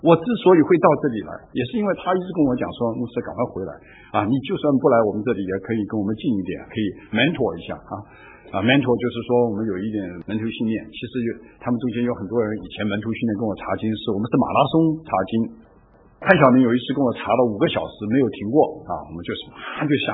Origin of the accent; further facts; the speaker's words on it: Taiwan; also born or lived in Wuhan, China; 我小的时候我是生在这个武汉。然后他说你台湾来的，他说、哎、我说在台湾长大的